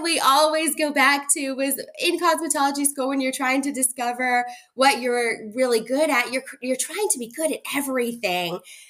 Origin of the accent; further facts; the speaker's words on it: Savannah, Georgia, United States; even though I grew up in Savannah, in like a huge art-based town and city